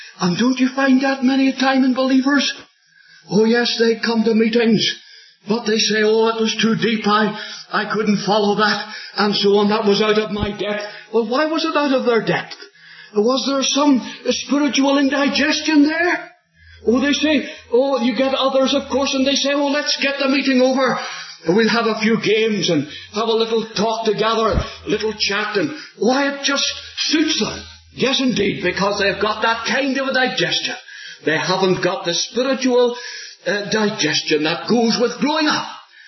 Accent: Ireland; Somebody comes up to me as an Irishman and gives me a punch on the nose. Well, as an Irishman, my immediate reaction would be to get this jacket off as quick as I could.

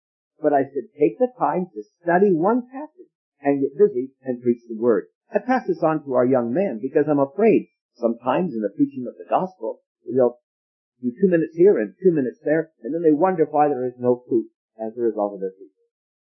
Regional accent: Canada; And as a Canadian, maybe I can say it.

